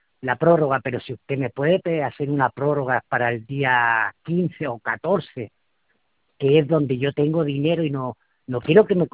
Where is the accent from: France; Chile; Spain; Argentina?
Chile; Laja, Biobío; porque yo soy de Laja, acá no hay una, ¿cómo se llama? Un centro de pago